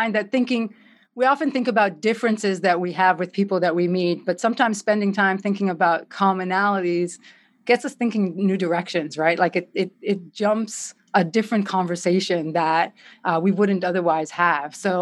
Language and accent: English; Israel; I was growing up in Israel. I was in high school at the time, and we had our own involvement in it.